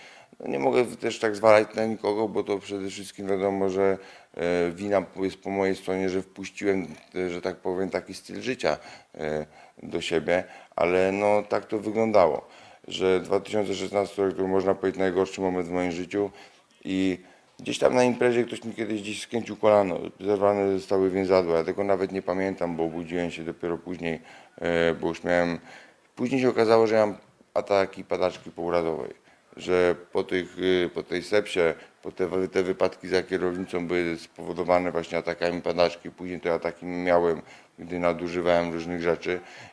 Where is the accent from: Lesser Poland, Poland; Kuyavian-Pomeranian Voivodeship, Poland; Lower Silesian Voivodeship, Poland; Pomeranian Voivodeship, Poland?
Lower Silesian Voivodeship, Poland; Jelenia Góra; pochodzę z Jeleniej Góry